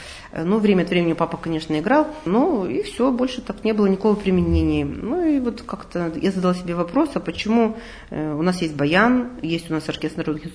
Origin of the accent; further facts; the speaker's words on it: Vereshchagino, Perm Krai, Russia; Я из Верещагина, и вот это поэтому для нашего маленького города в Пермском крае это большое культурное явление.